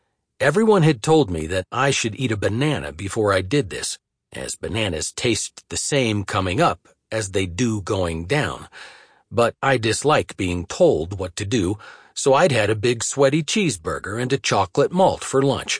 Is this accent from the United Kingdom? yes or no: yes; Northern Ireland, United Kingdom; now in United States; Growing up in Northern Ireland, surrounded by soldiers, I had an affinity for the military.